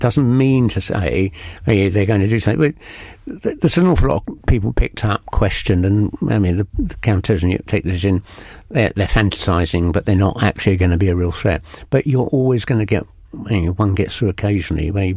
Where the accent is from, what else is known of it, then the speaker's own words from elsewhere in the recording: London, United Kingdom; when I was a kid growing up in London, there was always a copper coming around the street.